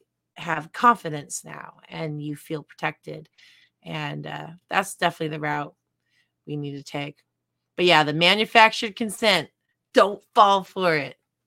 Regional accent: Alaska, United States; When I was a kid, you know, we were raised in Alaska. I shot guns at a young age.

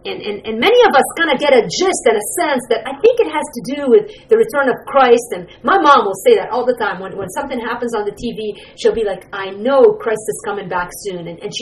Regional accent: Lebanon; moved away; I grew up in Lebanon

